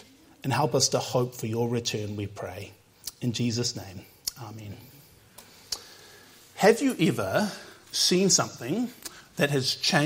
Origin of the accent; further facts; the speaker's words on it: New Zealand; As a New Zealander, if you get on an aeroplane, you can basically always see the ocean.